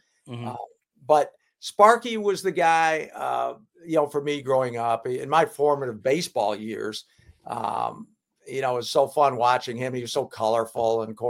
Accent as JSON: {"language": "English", "region": "Michigan", "country": "United States", "tie": "born or raised there", "said": "I'm a Michigan kid. I grew up in Michigan."}